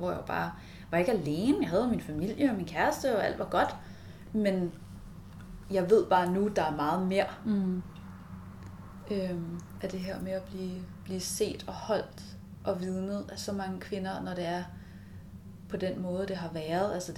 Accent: Møn, Zealand, Denmark; tage Møen, hvor jeg er vokset op

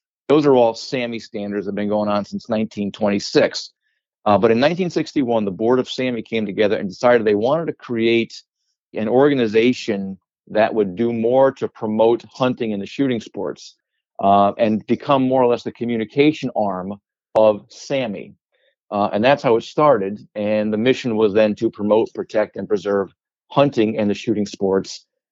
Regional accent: Connecticut, United States; Yeah, well, I live in Connecticut. I've been here all my life.

